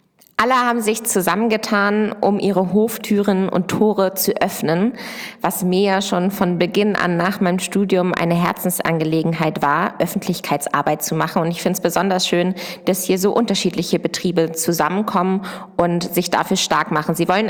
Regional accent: Lower Saxony, Germany; Ich komme von einem Ackerbaubetrieb aus der Nähe von Hannover.

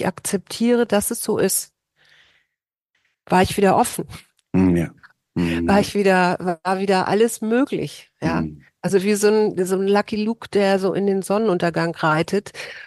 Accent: Hamburg, Germany; ich bin in Hamburg groß geworden und da gibt es den Sachsenwald und wir waren jedes Wochenende im Wald.

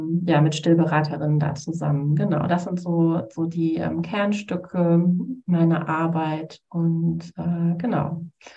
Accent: Essen, North Rhine-Westphalia, Germany; ich komme tatsächlich auch aus Essen.

